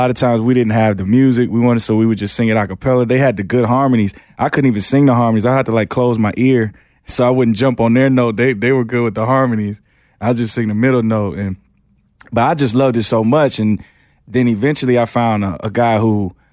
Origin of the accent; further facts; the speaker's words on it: Memphis, Tennessee, United States; also born or lived in Atlanta, United States / Michigan, United States; All over the place. I tell people I grew up in Memphis because that was like my main formative years. But, you know, outside of Memphis, outside Atlanta, we're in this small little town in Michigan.